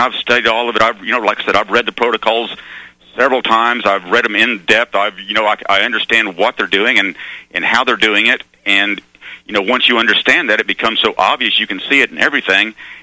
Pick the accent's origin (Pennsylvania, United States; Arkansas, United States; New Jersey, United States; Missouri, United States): Arkansas, United States; Like I said, I grew up in Arkansas, so I know their whole history.